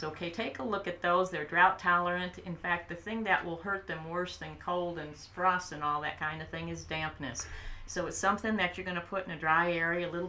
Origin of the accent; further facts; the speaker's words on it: United States; accent: Yankee; And I thought, oh my goodness, my Yankee accent has come out or something.